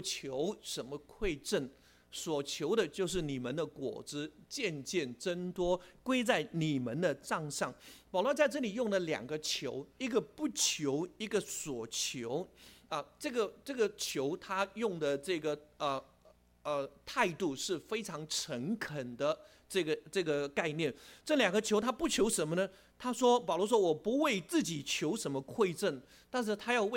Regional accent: China; 特别是在我们中国人的文化里面呢，这个很敏感的

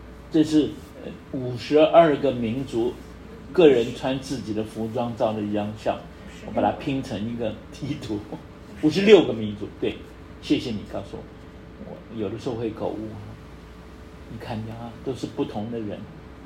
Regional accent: Yunnan, China; born there; 对，这是我出生的地方。西南啊

